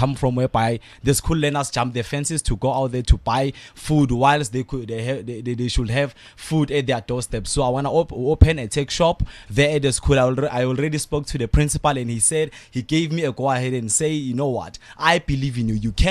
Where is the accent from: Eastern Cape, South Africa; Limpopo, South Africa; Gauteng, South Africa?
Gauteng, South Africa; Tembisa; I'm a boy from Tembisa, a township.